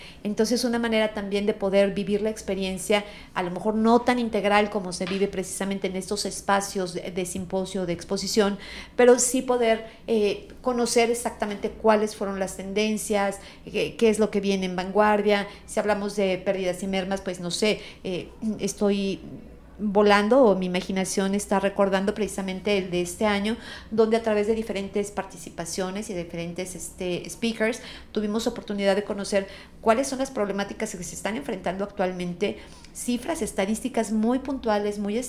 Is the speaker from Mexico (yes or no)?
yes; Mexico; como mexicanos lo tenemos que fomentar